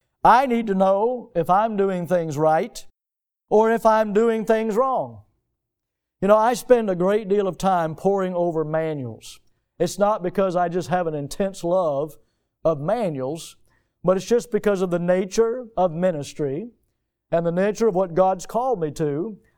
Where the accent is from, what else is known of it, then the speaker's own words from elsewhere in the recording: United States; I'm a citizen of America, but I'm also a citizen of heaven.